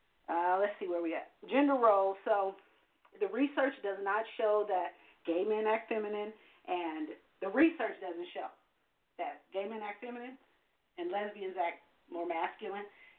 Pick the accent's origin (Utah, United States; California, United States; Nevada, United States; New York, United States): California, United States; Los Angeles; Born and raised in South Central, L.A.